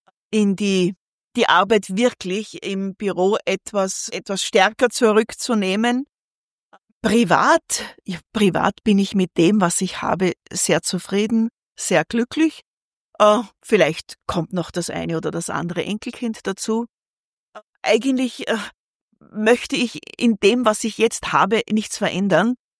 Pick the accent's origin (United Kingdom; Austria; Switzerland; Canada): Austria; Urfahr, Upper Austria; Ich bin im Müllviertel. Ich bin in Urfa geboren. Ich bin einfach eine waschechte Müllviertlerin und ich bin unglaublich stolz drauf.